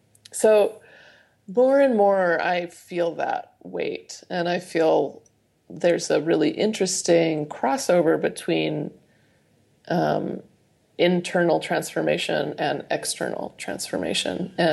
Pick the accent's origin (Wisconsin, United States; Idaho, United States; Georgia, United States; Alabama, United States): Idaho, United States; a story about growing up in Idaho and that my mom worked with resettling refugees growing up